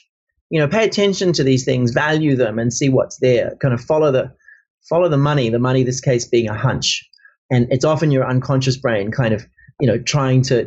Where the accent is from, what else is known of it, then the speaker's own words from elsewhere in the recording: Australia; I'm originally Australian.